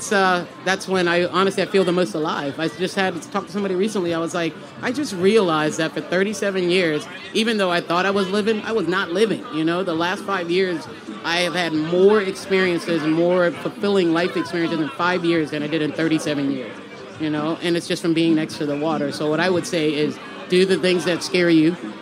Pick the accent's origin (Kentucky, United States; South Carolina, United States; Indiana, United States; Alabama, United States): South Carolina, United States; Charleston; And Charleston is my hometown. My family grew up on Henrietta Street, and I grew up on Romney Street in the heart of the city.